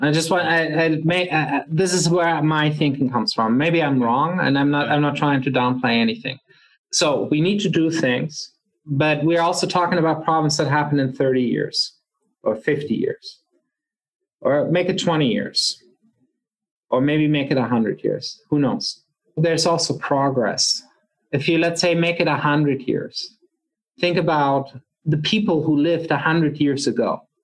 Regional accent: Germany; I'm originally from Germany

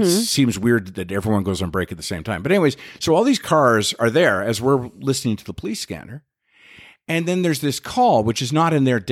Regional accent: Winnipeg, Manitoba, Canada; So when I grew up in Winnipeg, there was the Assiniboine River.

